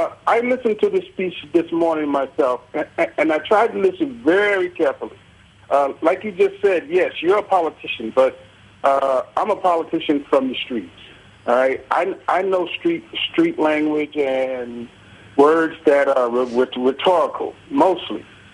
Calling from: Mount Vernon, New York, United States; Yes, George, I'm calling from Mount Vernon, New York.

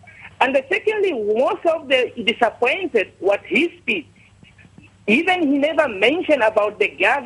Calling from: South Africa; I'm calling from South Africa.

